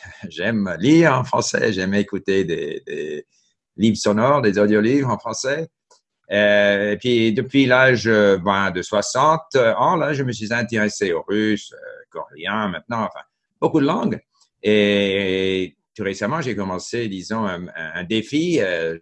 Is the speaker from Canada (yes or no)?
yes; Montreal, Quebec, Canada; French is a second language; also born or lived in France; j'ai grandi à Montréal, mais Montréal, à l'époque, c'était une ville divisée, anglais-français